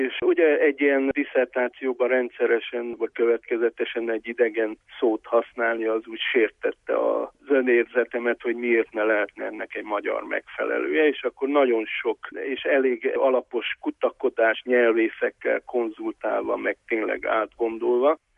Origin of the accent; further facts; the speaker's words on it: Dănești, Harghita, Romania; én Csíkdánfalván születtem, tehát ott nevelkedtem Csíkban